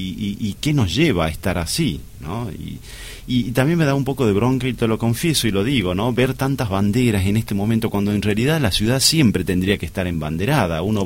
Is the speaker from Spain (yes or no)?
no; Argentina; y somos muy argentinos en esto